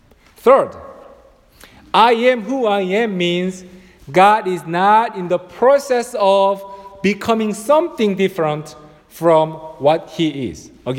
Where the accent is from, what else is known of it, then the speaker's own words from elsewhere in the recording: South Korea; now in United States; I'm originally from Korea. Who are you? I was a missionary in the Philippines.